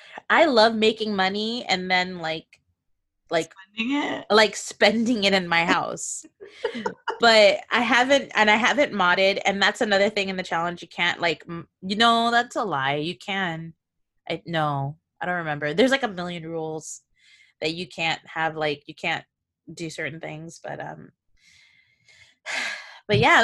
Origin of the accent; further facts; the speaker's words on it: Florida, United States; So tropical, because I'm from Florida.